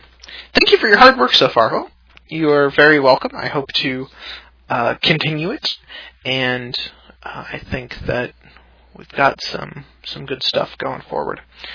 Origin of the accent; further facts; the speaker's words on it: Wisconsin, United States; I grew up in Wisconsin, in sort of the northern part.